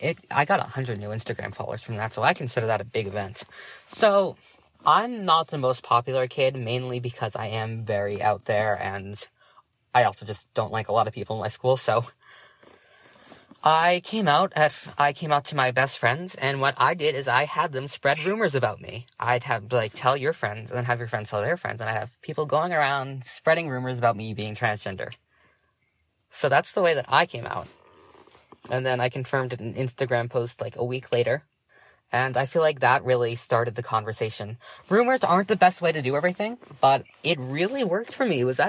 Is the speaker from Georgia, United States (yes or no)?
no; Massachusetts, United States; I'm 16 years old. I'm from Massachusetts